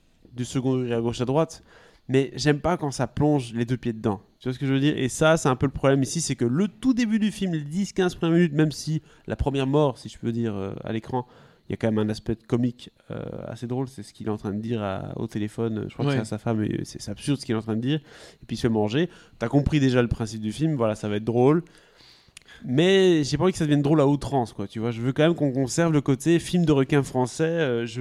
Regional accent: France; mais nous sommes français

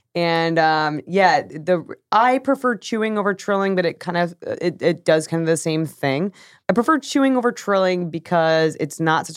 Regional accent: California, United States; I didn't like grow up with a basement, so I can't. Growing up in California, I haven't been in very many basements, but I totally get.

